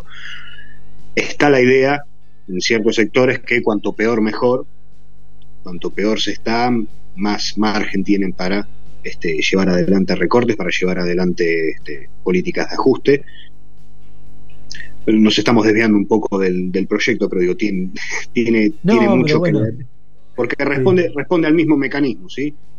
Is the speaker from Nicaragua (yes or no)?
no; Argentina; nosotros como comunidad somos argentinos de origen armenio.